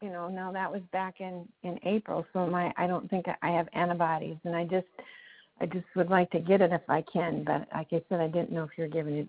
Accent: Indiana, United States; I'm from Indiana, and my husband died of COVID in May.

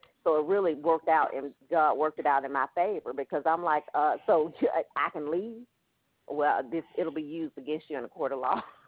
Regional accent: Alabama, United States; also born or lived in New Haven, Connecticut; And I took the job here because my mother, I am from Alabama, and my mom had gotten ill.

